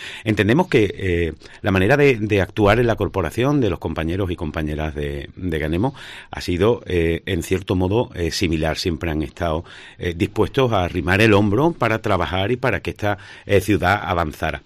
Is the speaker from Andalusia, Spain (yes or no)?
yes; Jerez de la Frontera, Andalusia, Spain; A nosotros nos duele esta ciudad. Somos de Jerez y queremos que Jerez avance.